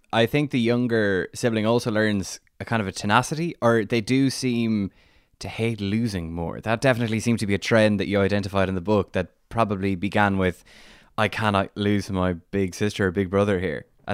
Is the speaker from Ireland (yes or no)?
yes; Ireland; I was born in April, which meant I am late in the selection year for soccer in Ireland